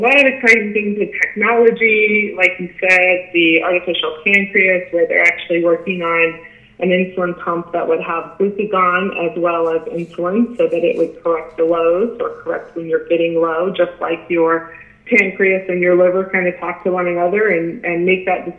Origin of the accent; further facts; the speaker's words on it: Arizona, United States; I was raised in Arizona, so I'm an Arizona girl